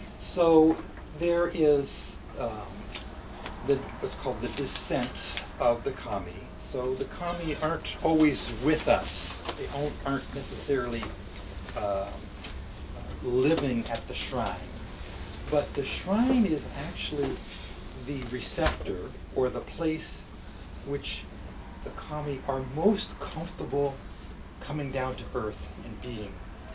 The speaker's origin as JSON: {"language": "English", "country": "United States", "said": "So this is kind of foreign to me as an American brought up in a different way."}